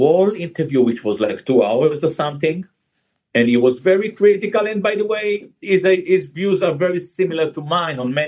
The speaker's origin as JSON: {"language": "English", "country": "Israel", "tie": "born or raised there", "said": "I grew up in Israel."}